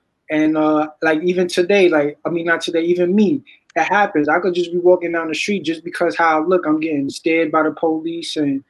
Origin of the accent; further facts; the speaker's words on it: Bronx, New York, United States; I'm from the Bronx. So the Bronx, you know, you're around that 24/7, the creator of hip hop.